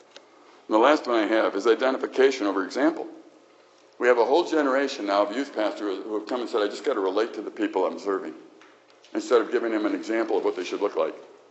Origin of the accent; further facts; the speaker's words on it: Chicago, Illinois, United States; When I grew up in Chicago, it's like road rage there is like normal to me.